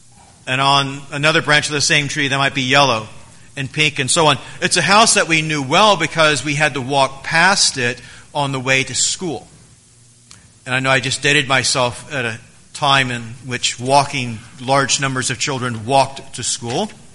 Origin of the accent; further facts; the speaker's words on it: Oklahoma City, Oklahoma, United States; There was a house in the neighborhood I grew up in Oklahoma City that this was going on.